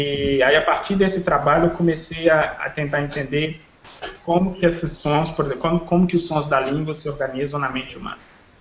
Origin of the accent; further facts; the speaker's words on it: Belo Horizonte, Minas Gerais, Brazil; moved away as an adult; also born or lived in Texas, United States; a minha formação é toda em Belo Horizonte, Minas. Sou de BH, de Minas.